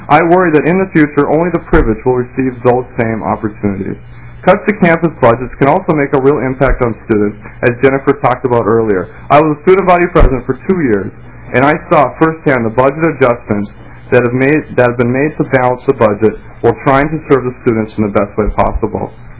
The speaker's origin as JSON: {"language": "English", "town": "Crookston", "region": "Minnesota", "country": "United States", "said": "Once again … I come from Crookston, Minnesota, and I actually graduated from Bemidji State University last spring."}